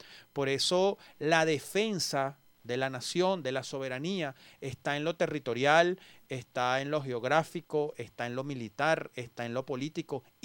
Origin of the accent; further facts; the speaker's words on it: Venezuela; como venezolanos y venezolanas